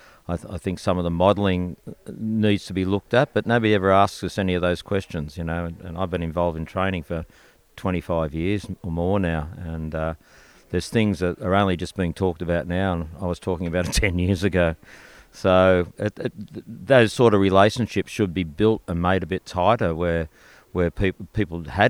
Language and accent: English; Australia; moved away; My children are immigrants into this country. Because we come from Australia, all of a sudden they think that we're blessed and we're idiotic